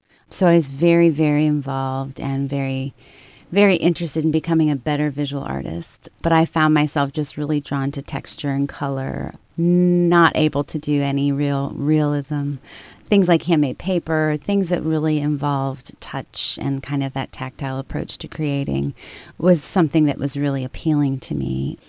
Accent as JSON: {"language": "English", "town": "Ashland", "region": "Ohio", "country": "United States", "tie": "born or raised there", "said": "During that year, I was at Ashland University, which is my hometown, Ashland, Ohio."}